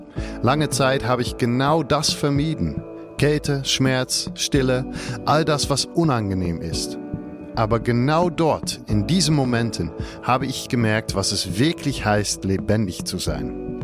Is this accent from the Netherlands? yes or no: yes; Netherlands; Ich bin Holländer